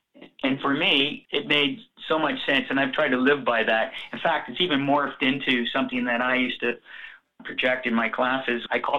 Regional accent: Toronto, Ontario, Canada; now in Vancouver, Canada; I was born and raised in Toronto and grew up in the suburbs of Willowdale, just north of the core.

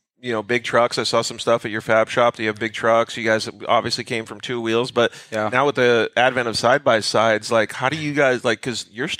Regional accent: Arizona, United States; also born or lived in Southern California; I'm from Southern Arizona and then Southern California, right?

